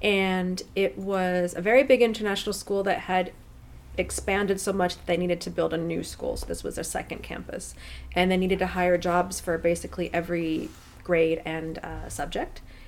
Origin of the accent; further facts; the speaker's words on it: Washington, United States; I am from the U.S., from the state of Washington. I tell everybody I'm from Seattle, but I'm really from a small town about an hour outside Seattle that usually people haven't heard of.